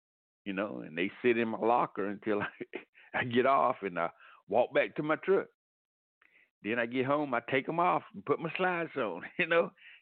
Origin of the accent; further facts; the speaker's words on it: Atlanta, Georgia, United States; I grew up in Atlanta. I grew up in the north side of Atlanta. Pretty, you know, tough part of town. But, hey, that's where I lived. That's where I grew up.